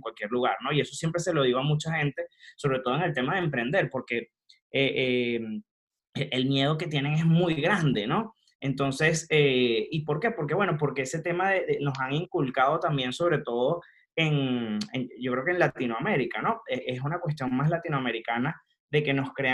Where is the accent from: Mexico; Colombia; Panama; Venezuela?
Venezuela; moved away as an adult; now in Miami, United States; Soy venezolano, me vine acá a los Estados Unidos, específicamente a Miami, hace 3 años.